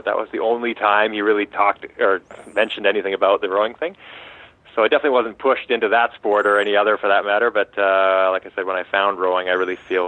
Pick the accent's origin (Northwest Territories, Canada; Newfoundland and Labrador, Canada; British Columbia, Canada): British Columbia, Canada; Victoria; I was always like a sporty kid growing up in Victoria, BC